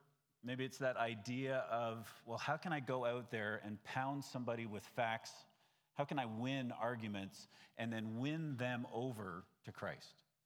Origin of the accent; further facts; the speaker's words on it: Canada; now in United States; Now, technically, I grew up in Canada. However, 6 months ago, I actually pledged my allegiance to a new flag and became American. So now I guess I'm both.